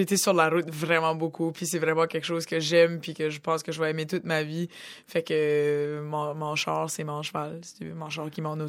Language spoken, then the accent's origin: French; New Brunswick, Canada; Moi, je viens du Nouveau-Brunswick, en fait, qui est comme la province à l'est du Québec. Je suis pas québécois, je suis vraiment acadienne.